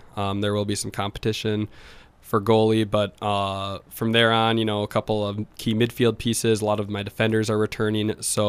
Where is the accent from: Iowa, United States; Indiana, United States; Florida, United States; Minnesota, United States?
Minnesota, United States; Byron; Yeah, so I grew up in Byron, Minnesota, so just down the road. I played all through high school there.